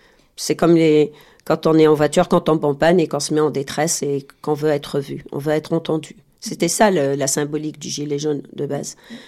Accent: Algeria; Je suis née en Algérie et j'ai grandi, ma mère est pied noir, mais mon père a des origines espagnoles et turques, ma mère est franco-italienne. On est tous nés là-bas et on a grandi là-bas en fait.

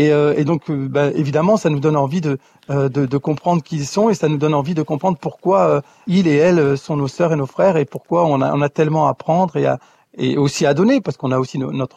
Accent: France; born there; Je suis né en France, le destin a fait que je suis né en France

